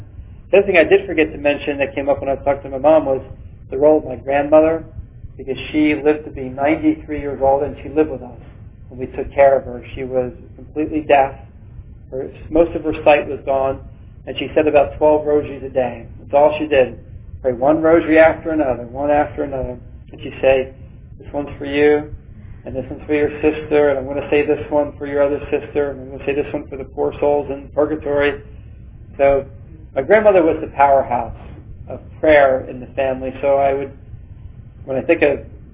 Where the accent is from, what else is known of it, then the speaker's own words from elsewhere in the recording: Philadelphia, Pennsylvania, United States; growing up in Philadelphia, take the Wonder Bread, we would roll it up